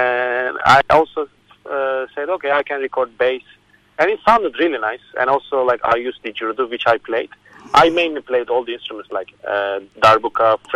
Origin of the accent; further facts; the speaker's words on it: Turkey; English is a second language; as I come from Turkey, I was listening